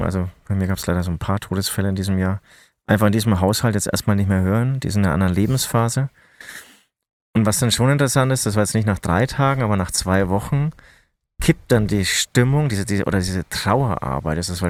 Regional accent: Munich, Bavaria, Germany; ich komme ja aus München

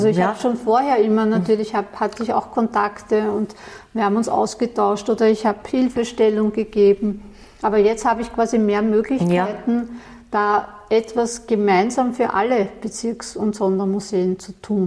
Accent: Vienna, Austria; Ja, ich bin ja in Meidling aufgewachsen

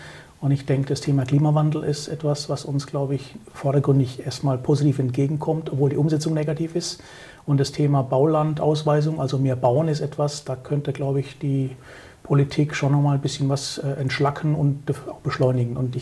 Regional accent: Southern Germany, Germany; ich bin aus Süddeutschland, dort haben wir schon so ein paar städtische Lagen

